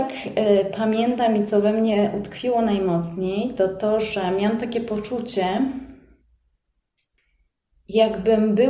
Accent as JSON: {"language": "Polish", "town": "Gdańsk", "region": "Pomeranian Voivodeship", "country": "Poland", "said": "mamy rodziny w Argentynie, ja jestem z Gdańska, jestem Polką, także też jeździmy do Polski."}